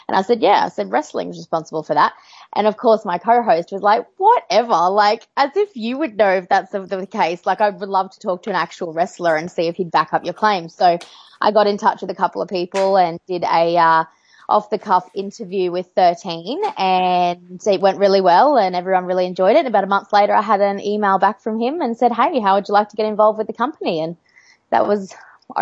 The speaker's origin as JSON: {"language": "English", "region": "Queensland", "country": "Australia", "also_born_or_lived": "Adelaide, Australia", "said": "I'm actually from Central Queensland originally, and then went to Adelaide for 3 years doing radio, and then ended up on the coast."}